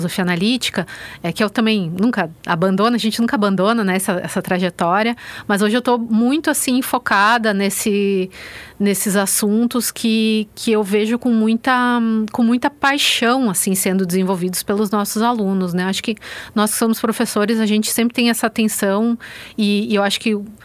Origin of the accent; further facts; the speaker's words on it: Rio Grande do Sul, Brazil; como vocês podem ter notado pelo meu sotaque, né, eu não sou daqui, não sou alagoana, eu sou gaúcha, né, então a minha formação foi lá no Rio Grande do Sul, na minha graduação e no meu mestrado em filosofia, e o meu doutorado eu fiz no exterior, né, na França.